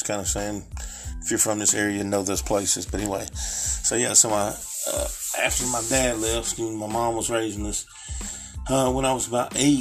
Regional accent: Gadsden, Alabama, United States; I'm 46 years old. I'm from Gadsden, Alabama, G-A-D-S-D-E-N.

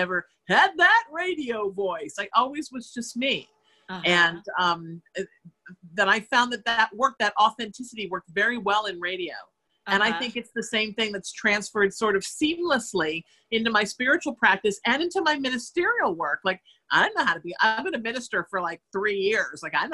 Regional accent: Connecticut, United States; I'm also from Connecticut and I'm Irish and I'm an Aries.

